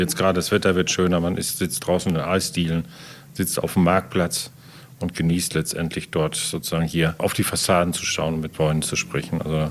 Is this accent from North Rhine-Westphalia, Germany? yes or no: yes; Dortmund, North Rhine-Westphalia, Germany; now in Lemgo, Germany; Also ich bin ja auch ein eingekaufter Lipper oder Lemgoer. Ich bin ja eigentlich Dortmunder